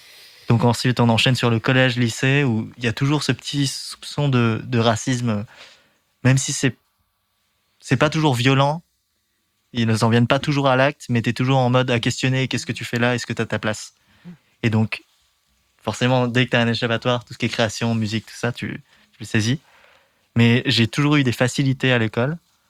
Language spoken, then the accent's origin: French; Dernancourt, Hauts-de-France, France; Mais Picardie. Donc, mon enfance, c'est en Picardie. Donc, les champs, les vaches, l'air frais.